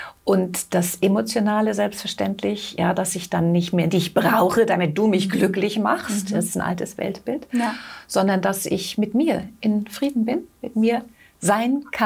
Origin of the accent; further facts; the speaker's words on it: Switzerland; ja, das gibt es ja sogar schon jetzt bei uns in der Schweiz, sind wir mit dem Thema Partnerschaften auf einem sehr, sehr guten Weg.